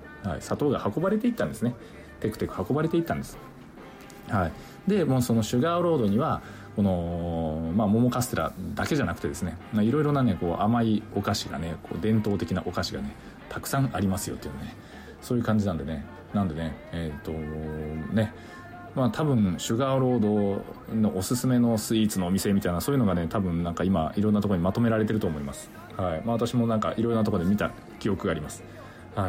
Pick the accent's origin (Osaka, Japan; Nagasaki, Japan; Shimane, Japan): Nagasaki, Japan; Unzen; 私が出身、子供時代を過ごした雲仙市、ね、あっちの方はね長崎市内からね少し遠いので、